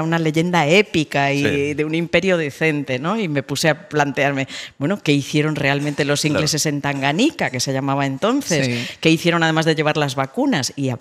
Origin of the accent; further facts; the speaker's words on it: Spain; also born or lived in England; mi madre es inglesa, media familia mía es inglesa, mi infancia transcurrió muchas veces en Inglaterra, y parece que le debía algo o que me aportó algo toda esa Inglaterra que me fascinaba de niña, porque yo salía de esa España en blanco y negro que era la nuestra